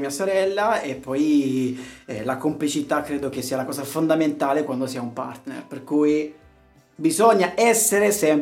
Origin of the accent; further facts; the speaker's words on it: Lecce, Apulia, Italy; Io sono un leccese